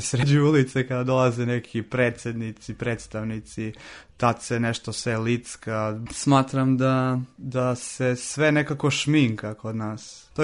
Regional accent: Vranje, Pčinja District, Serbia; Ja sam iz Vranja

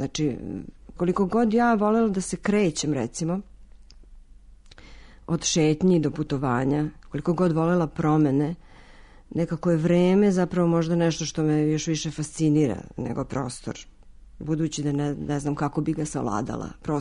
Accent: Sremska Mitrovica, Vojvodina, Serbia; also born or lived in Novi Sad; now in Belgrade, Serbia; Ja sam iz Sremske Mitrovice, živjela sam dosta dugo u Novom Sadu, vratila sam se u Beograd i to zaista smatram za moja tri grada.

